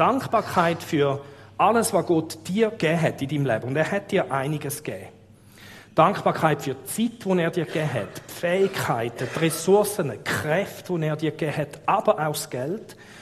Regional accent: Switzerland; Also es ist sehr unanständig, mich als Schweizer zu fragen

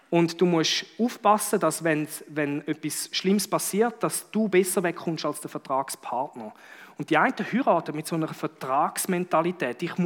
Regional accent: Switzerland; Wir sind eine Bundesgenossenschaft hier in der Schweiz.

